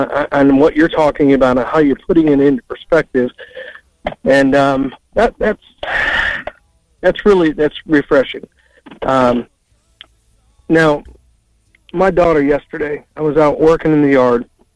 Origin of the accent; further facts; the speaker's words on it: Chicago, Illinois, United States; I'm born and raised in Chicago.